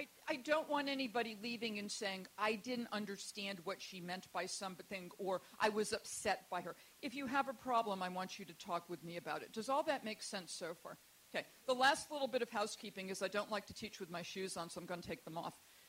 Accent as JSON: {"language": "English", "region": "Massachusetts", "country": "United States", "said": "I live in Tennessee, and I, you know, but I'm from Massachusetts"}